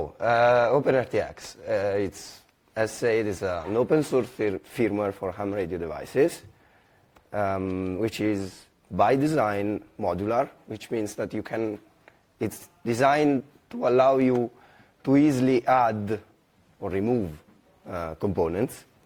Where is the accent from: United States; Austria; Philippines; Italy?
Italy; Milan, Lombardy; English is a second language; I come from Milan, Italy.